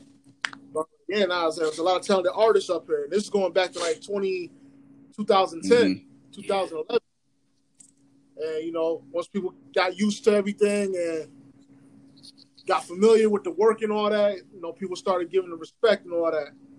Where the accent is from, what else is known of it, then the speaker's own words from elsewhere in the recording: Rochester, New York, United States; yo, I'm from Rochester, New York.